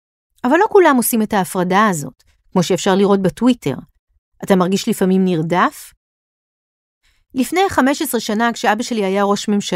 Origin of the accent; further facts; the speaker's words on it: Jerusalem, Jerusalem District, Israel; כשהוא היה ראש עיריית ירושלים, זה היה הרבה יותר דומיננטי, כי גדלתי בירושלים באותה תקופה.